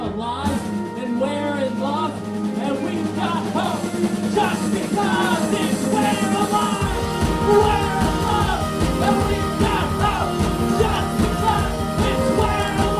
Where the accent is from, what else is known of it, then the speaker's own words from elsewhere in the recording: Nashville, Tennessee, United States; We're from Nashville.